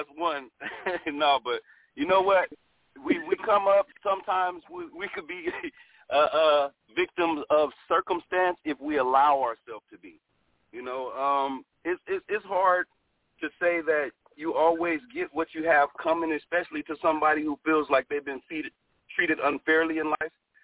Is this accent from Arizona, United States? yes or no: no; Los Angeles, California, United States; also born or lived in Lynwood; I was in Los Angeles. Yeah, Los Angeles. I was born in Linwood, but I grew up in Compton Watts, South Central area.